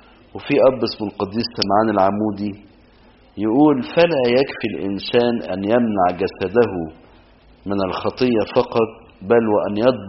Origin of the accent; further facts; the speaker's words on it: Minya Governorate, Egypt; والنوع ده برضو موجود على فكرة وعندنا في المنيا منه كتير